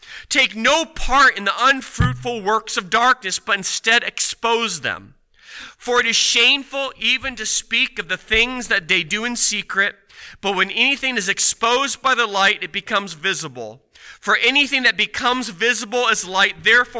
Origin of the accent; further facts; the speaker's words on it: Washington, United States; But in my home state from years ago, in Washington, they're pristine.